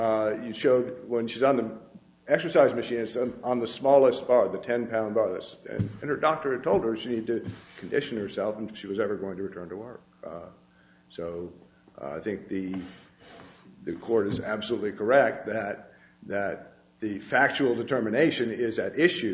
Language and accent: English; Durham, North Carolina, United States; I'm from Durham, North Carolina